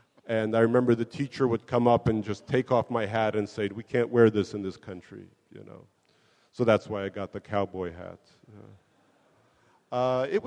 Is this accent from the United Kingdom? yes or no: no; Russia; I went to a Hebrew school, and the children would hate me just because I was from Russia.